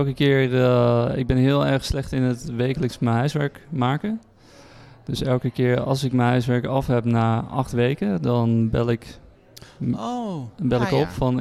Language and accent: Dutch; Prinsenbeek, North Brabant, Netherlands; born there; Ik ben geboren in de buurt van Breda, Prinsenbeek.